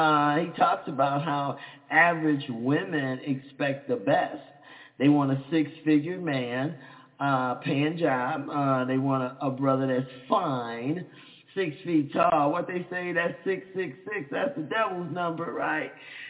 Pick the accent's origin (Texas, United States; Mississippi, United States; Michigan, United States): Texas, United States; Dallas; Even though we had easy bake ovens and things of that nature as growing up in Dallas, we still learned how to be ballers, shot callers.